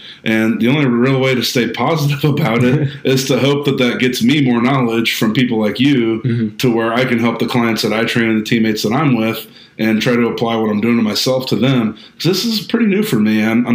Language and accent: English; Midwest, United States; I'm from the Midwest. I live in Kansas City